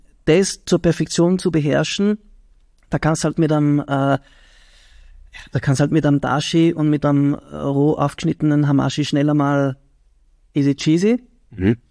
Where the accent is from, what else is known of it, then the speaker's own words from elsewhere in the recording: Switzerland; Ich bin in der Schweiz aufgewachsen, kann man sagen, 18 Jahre in der Schweiz.